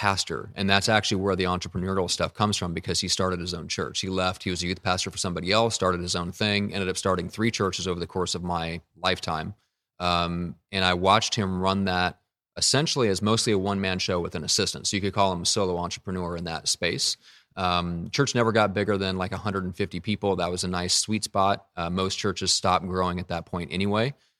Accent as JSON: {"language": "English", "region": "Midwest", "country": "United States", "lives_now": "San Diego, United States", "said": "I am from the Midwest, and so I never learned. I've only been out here in San Diego for around the same time as when I started the business, so 3+ years, and never learned to surf."}